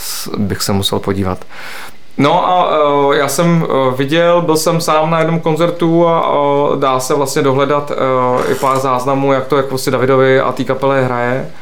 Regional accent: Stará Boleslav, Central Bohemian Region, Czechia; my jsme ze Staré Boleslavy pod Labem.

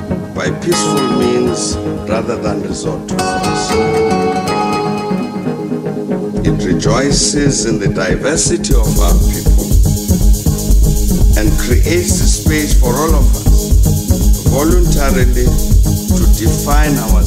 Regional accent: South Africa; It feels good that I can stand here as a South African

